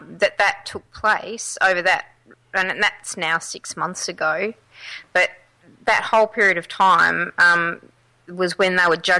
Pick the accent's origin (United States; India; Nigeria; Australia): Australia; Adelaide, South Australia; the other DJ, Mel Gregg, she's from my hometown in Adelaide.